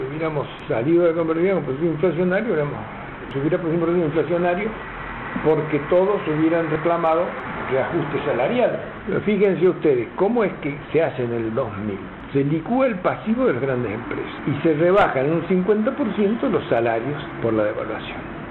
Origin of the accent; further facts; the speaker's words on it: Córdoba, Argentina; Me acuerdo porque por ahí las crisis sociales, cuando era niño en Córdoba, eran por el precio del transporte.